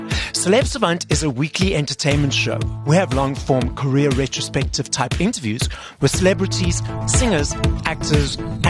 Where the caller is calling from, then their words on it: Johannesburg, Gauteng, South Africa; I'm in Johannesburg. So we have a dry heat